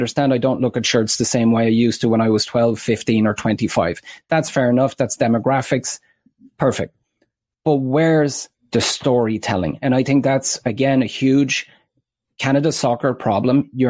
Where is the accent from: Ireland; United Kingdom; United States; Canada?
Ireland; as an Irishman, I think that's a very slippery slope.